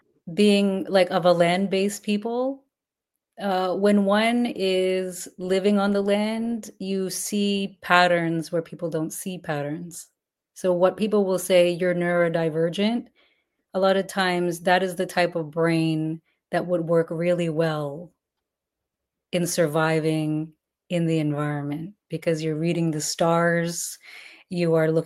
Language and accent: English; Toronto, Ontario, Canada; informed by the fact that I grew up here in Toronto, informed by the fact that my community is multicultural